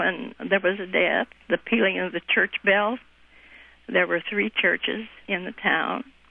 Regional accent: Kent, Iowa, United States; Well, I'm from Kent, Iowa.

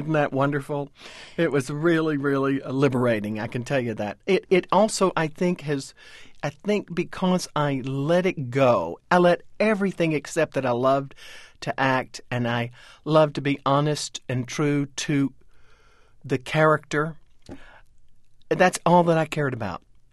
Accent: Texas, United States; also born or lived in Louisville, Kentucky; I'm from Texas. I'm from East Texas. I'm from big land-owning people, big ranchers, big hunters, big athletes. They all talk like that.

